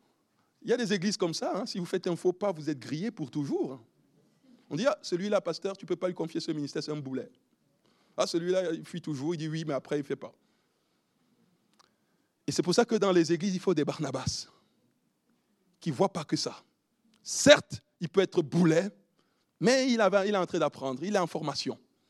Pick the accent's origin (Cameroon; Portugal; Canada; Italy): Cameroon; comme on dit chez nous, chez moi, d'où je viens loin là, du Cameroun